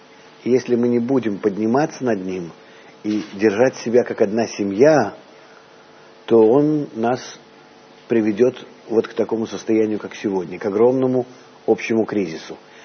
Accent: Russia; moved away; после больших перерывов я из России уехал где-то 35 лет назад.

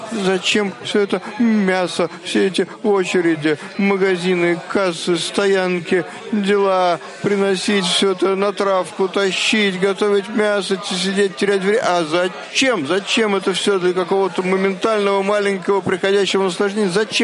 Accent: Tel Aviv, Tel Aviv District, Israel; Тель-Авив.

